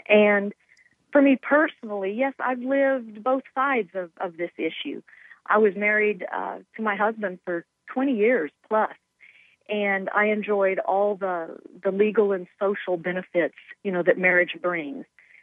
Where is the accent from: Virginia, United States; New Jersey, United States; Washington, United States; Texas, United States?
Texas, United States; Well, I grew up in Texas, and I had never read Uncle Tom's Cabin.